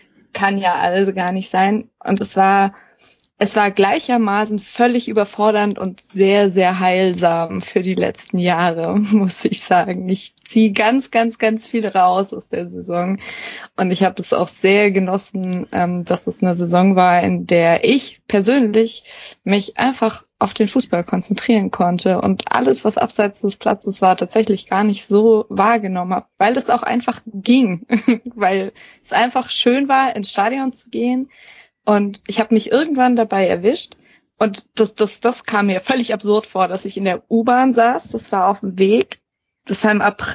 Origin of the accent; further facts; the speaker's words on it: Hoffenheim, Baden-Württemberg, Germany; ich bin 25, ich bin in Hoffenheim aufgewachsen und kam zum VfB 2011.